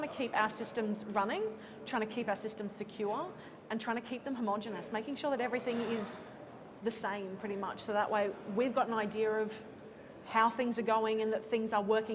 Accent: Brisbane, Queensland, Australia; I am not. I'm from Brisbane.

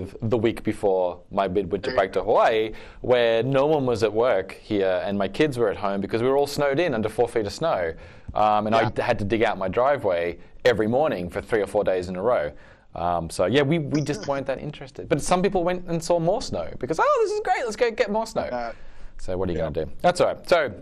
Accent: Australia; And maybe that's because I'm Australian.

